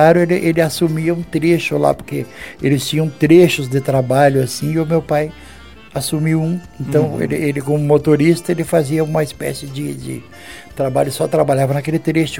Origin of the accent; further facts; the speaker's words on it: General Carneiro, Paraná, Brazil; born there; Eu nasci, na verdade, em General Carneiro, Paraná. Hoje me tira um sarro até porque quando eu nasci o nome era Passo da Galinha.